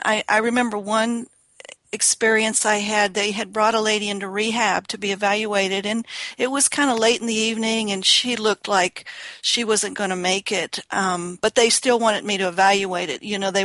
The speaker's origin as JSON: {"language": "English", "region": "West Virginia", "country": "United States", "tie": "born there", "said": "I was born in West Virginia, so I know about that."}